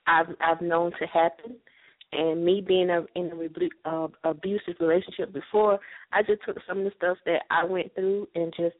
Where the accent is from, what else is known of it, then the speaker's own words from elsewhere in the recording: Batavia, New York, United States; born there; I was born in Batavia, New York, but I live in Georgia now.